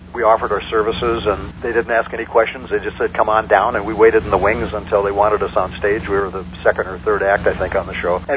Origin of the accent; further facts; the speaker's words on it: North Dakota, United States; I actually was born and raised in North Dakota, but right across the river from Minnesota.